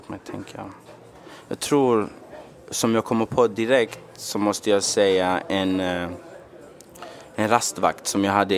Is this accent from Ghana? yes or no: yes; Ghana; now in Sweden; Jag är ju från Ghana.